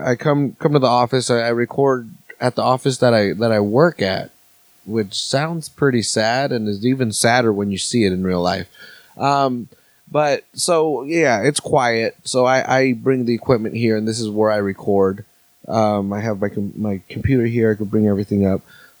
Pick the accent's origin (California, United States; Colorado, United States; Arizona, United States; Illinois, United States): California, United States; Salinas; because again, I'm from Salinas. You can't get within, you know, can't go 200 yards without running into a fucking lettuce patch.